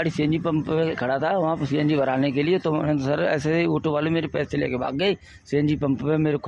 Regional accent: Etah, Uttar Pradesh, India; Sir मैं UP के रहने वाला हूँ, एटा डिस्ट्रिक्ट का। सर मैं राजीव नगर में रहता हूँ।

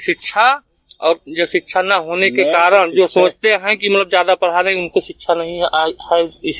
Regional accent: Visheshganj, Uttar Pradesh, India; विशेषगंज।

